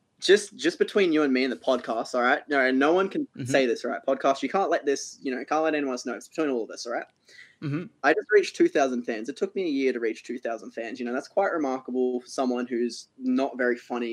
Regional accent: Queensland, Australia; I'm in Australia. I'm an Australian. Queensland. Southern Hemisphere.

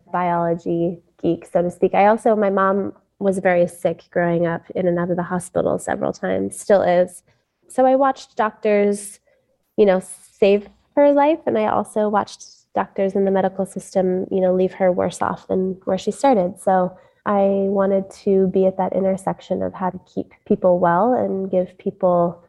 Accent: Sedona, Arizona, United States; now in New York City, United States; I grew up in Sedona, Arizona.

